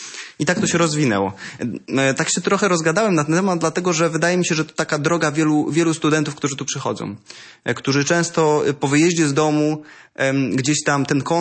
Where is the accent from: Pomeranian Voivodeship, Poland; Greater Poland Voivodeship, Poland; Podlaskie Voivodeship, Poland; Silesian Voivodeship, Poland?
Greater Poland Voivodeship, Poland; Złotów; Ja pochodzę ze Złotowa, to jest na północy Wielkopolski, przepiękna, malownicza miejscowość nad pięknymi jeziorami, zapraszam.